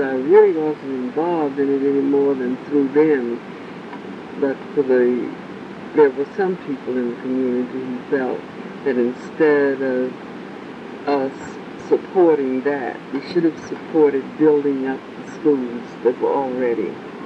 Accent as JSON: {"language": "English", "town": "Tuskegee", "region": "Alabama", "country": "United States", "tie": "born or raised there", "said": "he had been principal of high school in my hometown, Tuskegee, and I knew, I didn't know him personally, but I, you know, that's home"}